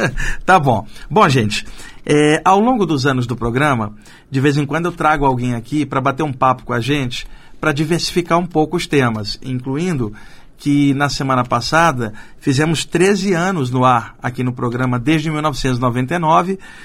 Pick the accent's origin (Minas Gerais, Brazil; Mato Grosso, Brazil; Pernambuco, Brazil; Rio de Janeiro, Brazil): Rio de Janeiro, Brazil; now in São Paulo, Brazil; Eu moro aqui há 20 anos, eu sou carioca